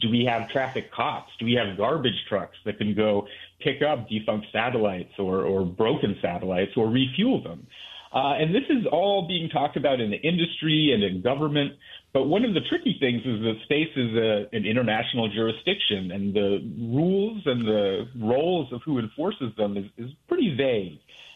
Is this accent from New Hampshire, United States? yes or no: yes; New Hampshire, United States; like I grew up in New Hampshire. In Mount Washington is the tallest mountain on the East Coast